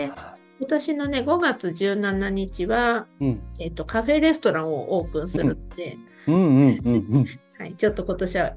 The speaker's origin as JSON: {"language": "Japanese", "town": "Asahikawa", "region": "Hokkaido", "country": "Japan", "lives_now": "Iida, Japan", "said": "長野県飯田市に住んでおりますが、出身は北海道旭川市です。なので、はい、雪には強いし寒さにも強いんですけど、やっぱり違う土地へお嫁に来て、もう25年6年くらい経つんです"}